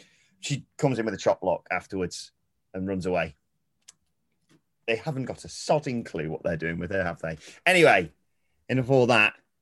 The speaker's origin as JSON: {"language": "English", "region": "New York", "country": "United States", "said": "I'm from New York, and listening to y'all has got me saying bloke and other UK terms."}